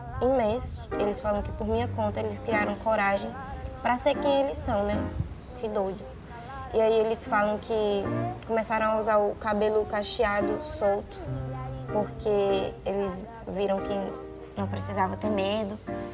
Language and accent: Portuguese; Jericó, Paraíba, Brazil; also born or lived in Feira de Santana; Eu nasci na Bahia, em Feira de Santana. Só que com 9 meses eu fui pro sertão da Paraíba, numa cidade chamada Jericó, paraibaiana. Paraibaiana, sertaneja, nordestina.